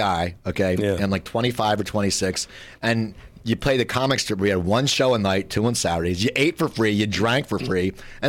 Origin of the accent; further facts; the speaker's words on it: Cherry Hill, New Jersey, United States; There was a place in Cherry Hill, New Jersey, my hometown, and it was